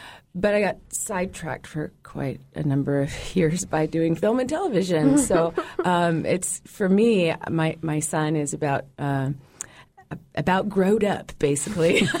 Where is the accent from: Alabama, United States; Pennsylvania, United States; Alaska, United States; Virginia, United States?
Alaska, United States; Anchorage; now in Juneau, United States; even though I'm originally born and raised in Anchorage. But Juneau is, you know, becoming a brand new home for me, and it's Alaska.